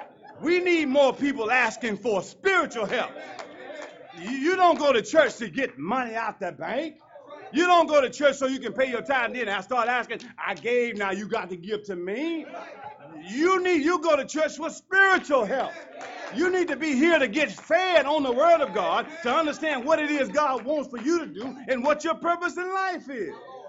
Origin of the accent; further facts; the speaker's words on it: Arkansas, United States; See, I'm from Arkansas. You seen a pig in mud?